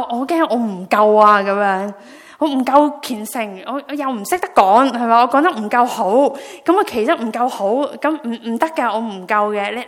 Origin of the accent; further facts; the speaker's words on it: Hong Kong; 尤其是我们华人或者我们香港人，自小被灌输一样东西